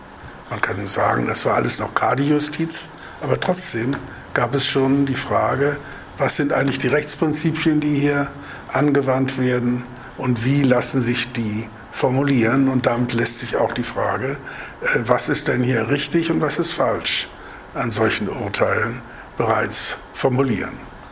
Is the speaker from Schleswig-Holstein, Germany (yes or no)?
yes; Kiel, Schleswig-Holstein, Germany; Als Kieler sollte ich vielleicht noch hinzufügen